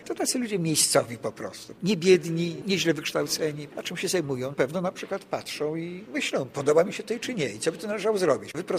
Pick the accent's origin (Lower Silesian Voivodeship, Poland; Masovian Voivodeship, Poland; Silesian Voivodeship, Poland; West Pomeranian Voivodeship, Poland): Masovian Voivodeship, Poland; Warsaw; Jakbym powiedział, że jestem lokalnym patriotą, to jestem patriotą lokalnym dwóch miejsc. Mojej starej Ochoty w Warszawie i właśnie tego obszaru.